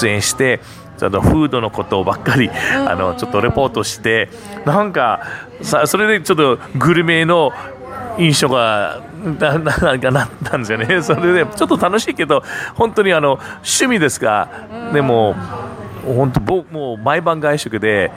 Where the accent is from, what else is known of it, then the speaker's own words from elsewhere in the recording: Hawaii, United States; Japanese is a second language; やっぱりハワイ生まれハワイ育ちで